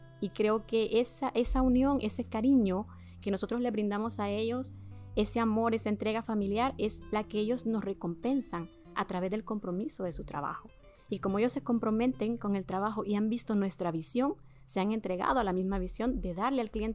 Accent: San Salvador, El Salvador; No somos de la zona, ¿verdad? Somos de San Salvador

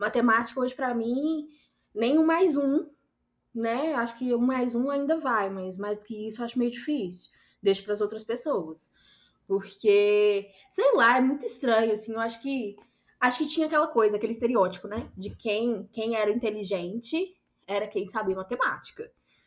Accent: Pedro Leopoldo, Minas Gerais, Brazil; Eu sou de Pedro Leopoldo, Minas Gerais. É perto de Belo Horizonte.

